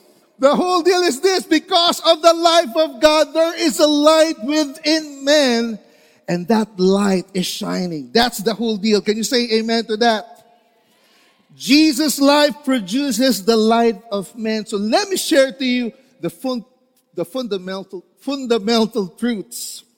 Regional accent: Lucban, Calabarzon, Philippines; I'm from Lokban, Quezon. Taga Quezon po ako. Buti na lang wala po akong punto.

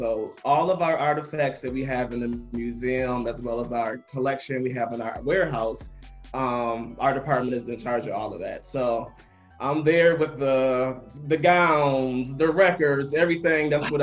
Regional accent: Michigan, United States; I am from Michigan.

